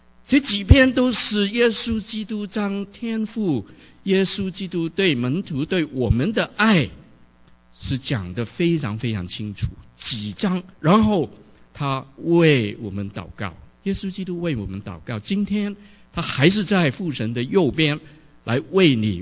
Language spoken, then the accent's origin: Chinese; China; 我们现在思想我们中国人的